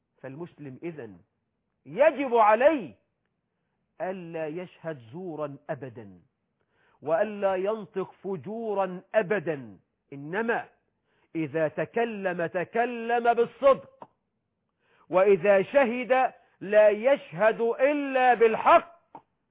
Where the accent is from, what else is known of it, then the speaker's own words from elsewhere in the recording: Egypt; عندنا في مصر مثل بيقول: قالوا للحرام احلف الجلك الفرج.